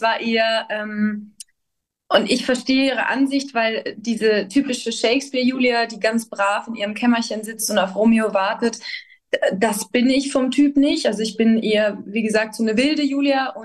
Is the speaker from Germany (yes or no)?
no; Austria; Ich war ja immer schon ein großer Fan von der Kaiserin Elisabeth als Österreicherin.